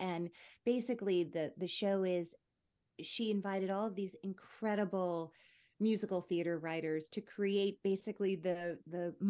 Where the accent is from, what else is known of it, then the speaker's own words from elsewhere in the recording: New Jersey, United States; I grew up in New Jersey, so by proximity, that is how my family celebrated.